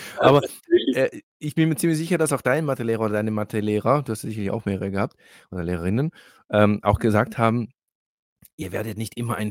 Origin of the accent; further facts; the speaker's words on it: Heilbronn, Baden-Württemberg, Germany; Ich bin ja auch hier in Deutschland in Heilbronn geboren und aufgewachsen und lebe immer noch in Heilbronn und komme hier nicht weg. Bin hier tatsächlich verwurzelt.